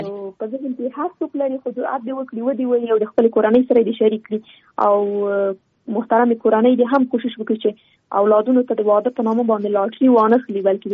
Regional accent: Afghanistan; زه خو شخصا په جګړه کې پیدا شوی یم، دا په جګړه کې را لوی شولم

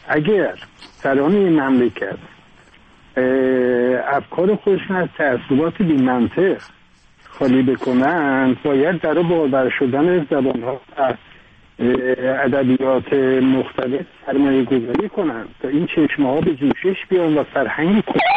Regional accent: Iran; از دید من به عنوان یک ایرانی در یک چارچوب جغرافیایی داریم همه اقوام با هم زندگی میکنیم

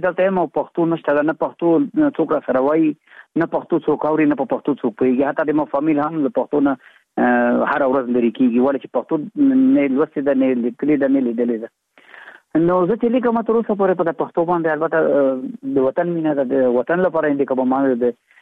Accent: Afghanistan; موږ د افغانستان افغانان یو، موږ ته افغانستان خپل وطن ده.

